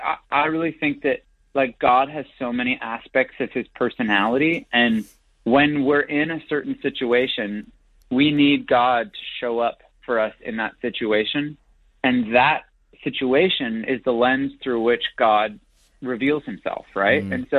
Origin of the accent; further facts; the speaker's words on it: Canada; now in California, United States; I'm from Canada, but I live in California